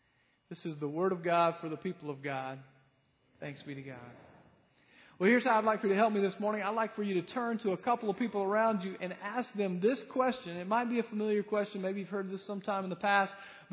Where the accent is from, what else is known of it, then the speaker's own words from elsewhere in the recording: Lyman, South Carolina, United States; I grew up, as you well know, I've referenced my hometown quite a bit. I grew up in Lyman, and I went to James F. Burns High School.